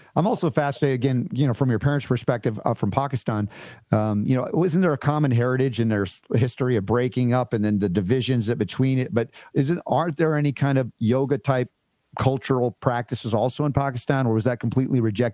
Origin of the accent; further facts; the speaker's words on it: United States; But a lot of what my experience has been growing up in the United States is these concepts are very foreign to us.